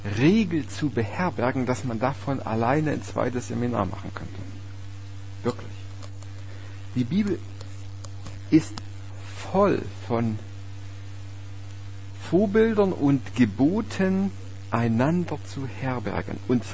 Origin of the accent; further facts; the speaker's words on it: Saxony, Germany; ich komme aus einem etwas anderen Kulturkreis, muss ich so sagen, als Erzgebirgler.